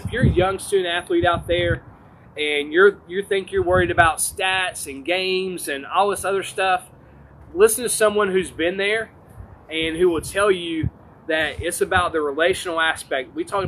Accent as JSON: {"language": "English", "region": "North Carolina", "country": "United States", "tie": "born or raised there", "said": "I said, if you need anything when you get North Carolina, let me know. I said, that's my home state."}